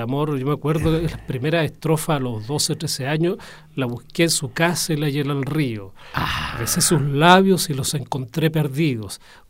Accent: Los Ángeles, Biobío, Chile; Mi padre trabajaba en el empleo público en el sur de Chile. Yo estudié en el mismo liceo que Miguel Arteche, que Jaime Quizá, que Roberto Bolaño. en el Liceo Hombre de Los Ángeles.

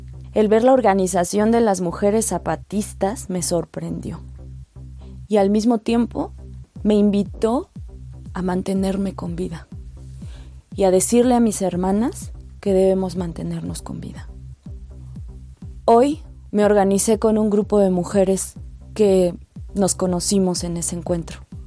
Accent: Mexico City, Mexico; Soy de la Ciudad de México y soy mujer. En mi país

